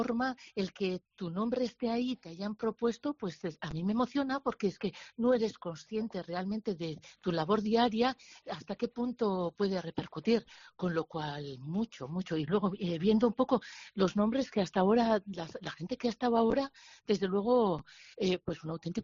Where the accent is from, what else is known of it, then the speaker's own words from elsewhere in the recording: Ondarroa, Basque Country, Spain; Yo no soy de Bilbao, ya sabéis, trabajo en Bilbao desde hace muchísimos años, soy de Ondarroa.